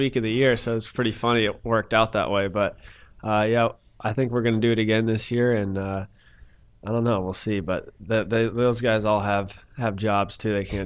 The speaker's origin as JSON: {"language": "English", "town": "Kennesaw", "region": "Georgia", "country": "United States", "tie": "born or raised there", "lives_now": "Alpharetta, United States", "said": "No, I grew up in Kennesaw. So I went to Harrison High School."}